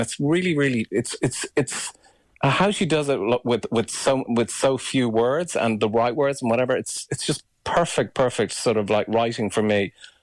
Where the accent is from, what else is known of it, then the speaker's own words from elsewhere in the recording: Ireland; especially just to as an Irish person, to play it to Irish audiences, for sure.